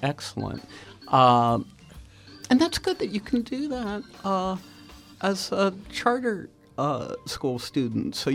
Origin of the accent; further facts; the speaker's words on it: Churchill, Pennsylvania, United States; Also, I grew up in Churchill, so right between you guys.